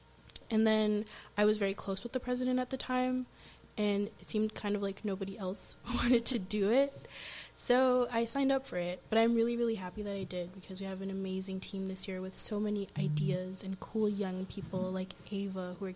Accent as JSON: {"language": "English", "town": "Montreal", "region": "Quebec", "country": "Canada", "said": "I think my experience is a bit different since I'm from Montreal."}